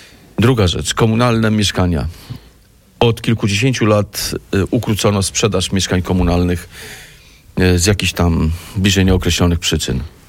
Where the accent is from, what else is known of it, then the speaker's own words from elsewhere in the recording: Warsaw, Masovian Voivodeship, Poland; jako stary warszawiak